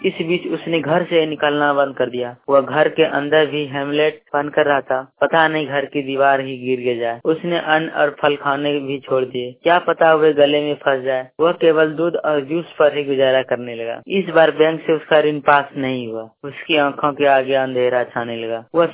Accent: Bhagalpur, Bihar, India; भागलपुर से हूँ। मैं पढ़ रहा हूँ यहाँ पे।

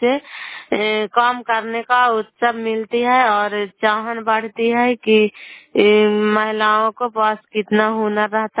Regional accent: Bihar, India; नालंदा जिला कराई ब्लॉक के निवासी हूँ।

